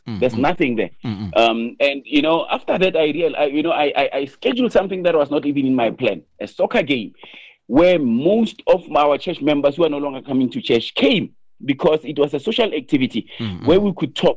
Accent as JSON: {"language": "English", "country": "South Africa", "said": "I remember South Africans brought maguenya and some other things that we are uniquely South African."}